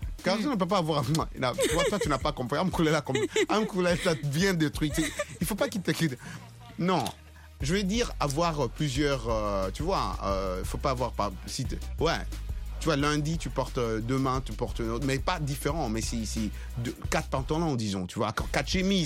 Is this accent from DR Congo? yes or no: yes; Kinshasa, DR Congo; moi quand j'ai grandi à Kinshasa